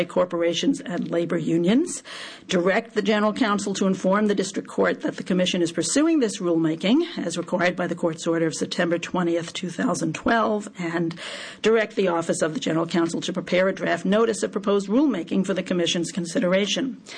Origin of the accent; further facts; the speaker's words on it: Maryland, United States; In my home state of Maryland, there's an initiative about a casino